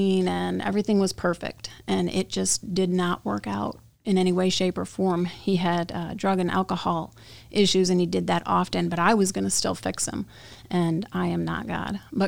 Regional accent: New York, United States; also born or lived in North Carolina; I was raised in New York, and I moved to North Carolina. I lived down there for 11 years

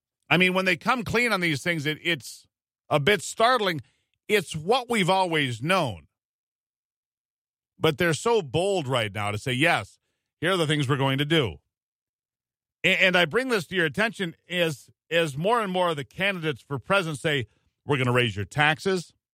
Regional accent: United States; as an American, yes, there are things about Australia that we respect

